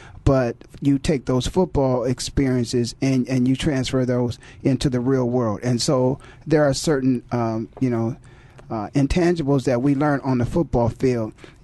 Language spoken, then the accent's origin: English; Canton, Ohio, United States; being born and raised in Canton, Ohio, of which I'm extremely proud of.